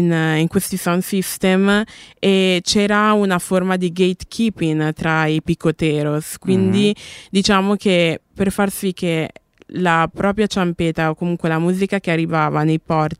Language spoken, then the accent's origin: Italian; Cali, Valle del Cauca, Colombia; visto che siamo di Cali, e noi di Cali, diciamo, siamo famosi appunto per questa ossessione per la salsa